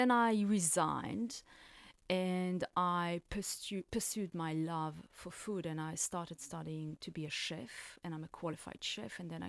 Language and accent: English; Israel; It's actually an Israeli name. I'm from Israel originally.